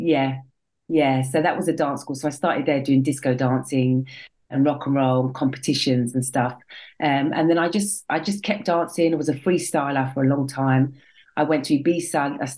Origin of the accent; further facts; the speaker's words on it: St Albans, East of England, United Kingdom; I was born and bred in St. Albans, moved away for a long time, came back.